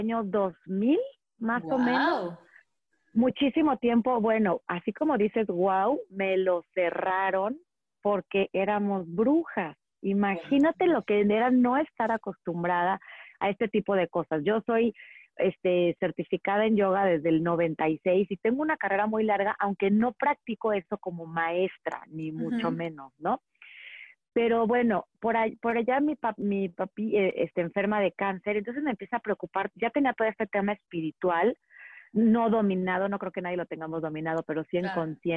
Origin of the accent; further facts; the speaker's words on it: Monterrey, Nuevo León, Mexico; yo crecí en Monterrey, pero siempre muy apegada a mi familia, era de rancho.